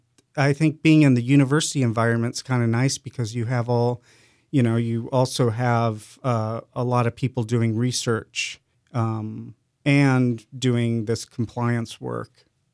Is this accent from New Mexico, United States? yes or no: yes; Albuquerque, New Mexico, United States; When I was growing up, I grew up in New Mexico, in Albuquerque, New Mexico, and New Mexico has a really rich cultural history, and there's lots of Native American sites and ruins around the state.